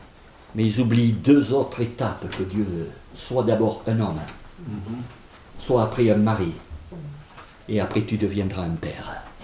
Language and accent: French; Toulouse, Occitanie, France; born there; Je suis né à Toulouse, il faut que je parle de Toulouse.